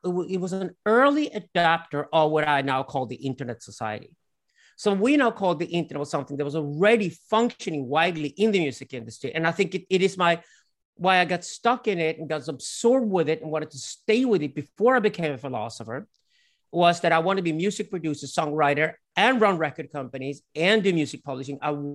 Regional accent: Sweden; And we grew up in Sweden with a Swedish mother. Her parents or her family had been missionaries in Africa, and my father had roots in Africa.

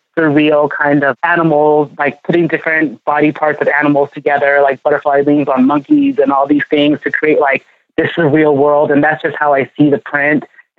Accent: Ghana; now in United States; You know, I am from Ghana, but I feel like because I moved here to the U.S. and I live in this like melting pot

